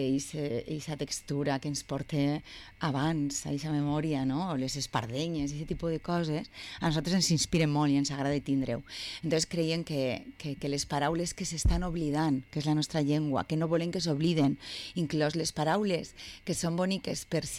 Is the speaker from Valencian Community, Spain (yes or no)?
yes; Benicàssim, Valencian Community, Spain; Jo sóc de Benicàssim, encara que porte més anys vivint així ja que en Benicàssim